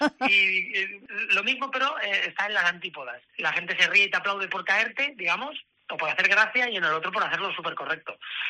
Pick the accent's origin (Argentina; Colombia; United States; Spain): Spain; Alicante, Valencian Community; Sí, empecé de pequeñito, me apuntaron en Alicante, porque yo soy alicantino, y empecé con 5 añitos